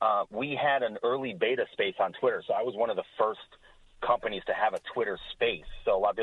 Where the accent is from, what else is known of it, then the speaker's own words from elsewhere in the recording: Galloway, New Jersey, United States; So, yeah, I'm Galloway, Jersey, but yeah, down by the shore